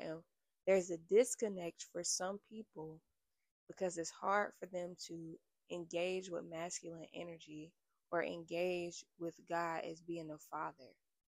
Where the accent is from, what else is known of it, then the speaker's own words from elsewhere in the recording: Florida, United States; I'm like, y'all listening more than Floridians out here, and I'm from Florida, so that's crazy.